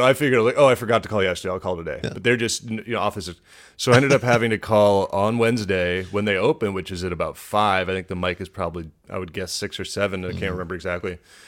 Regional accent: Washington, District of Columbia, United States; I grew up in beautiful Washington D.C.

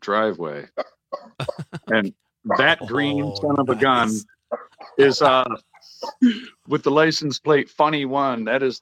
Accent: Detroit, Michigan, United States; now in Wisconsin, United States; So I'm from Detroit. I've been in Wisconsin for probably 12 years now, and I came because of a girl who I'm no longer with, you know?

